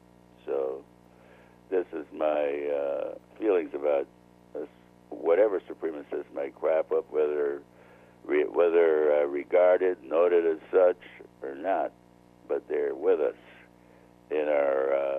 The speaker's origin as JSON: {"language": "English", "country": "United States", "tie": "born there", "said": "I was born here in the United States."}